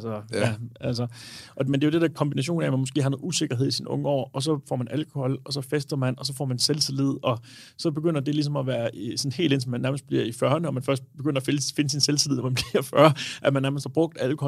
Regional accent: Copenhagen, Capital Region of Denmark, Denmark; Jeg er fra København.

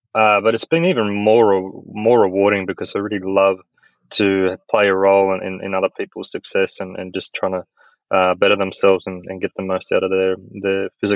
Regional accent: Australia; also born or lived in Europe / United States; I'm an Australian. I'm maybe a little bit of a lost vagabond Australian these days

